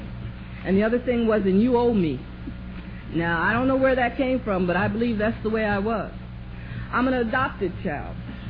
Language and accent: English; Columbus, Ohio, United States; born there; I'm 52 years old. I was born in Columbus, Ohio. I swore I'd never go back to Columbus. Been back there 29 years.